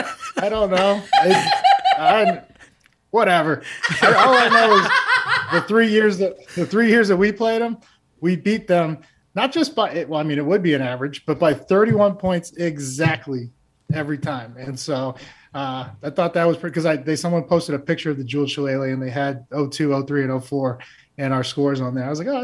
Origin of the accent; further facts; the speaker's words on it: Maine, United States; because I came from Maine, and we made the playoffs.